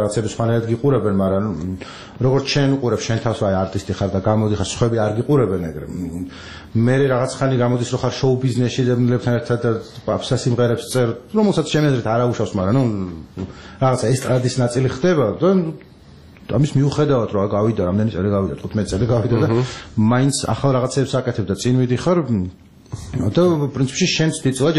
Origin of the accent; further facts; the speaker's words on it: Western Georgia, Georgia; მე თვითონ ახლა დასავლეთ საქართველოსიდან ვარ ბაღდადში მაქვს ოფერი და ქუთაისშიც რამე ხნის წინ ერთი წელი მიწევდა ხოლმე ძალიან ხშირად ყოფნა